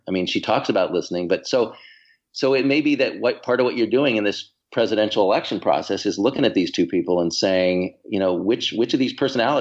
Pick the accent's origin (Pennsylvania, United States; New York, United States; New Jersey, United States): New Jersey, United States; And I'm from New Jersey.